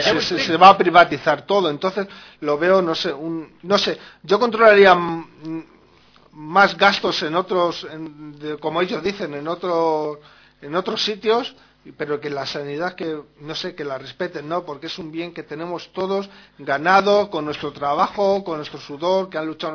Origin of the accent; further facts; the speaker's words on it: Parla, Community of Madrid, Spain; somos de Parla, yo estuve en el hospital de Parla